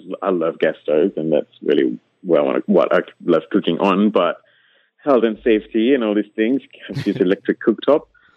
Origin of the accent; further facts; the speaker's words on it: Singapore; So I'm originally from Singapore as well.